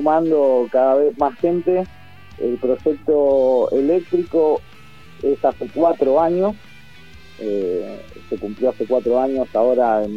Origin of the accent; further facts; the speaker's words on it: Burzaco, Buenos Aires Province, Argentina; nosotros somos todos de Bursaco. Sí. La mayoría nacidos acá en Bursaco, y Bursaco es como nuestro estandarte, nuestra bandera, ¿no?